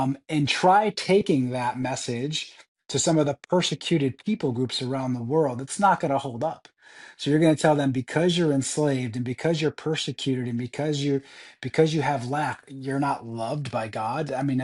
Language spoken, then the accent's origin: English; New England, United States; And I grew up in New England.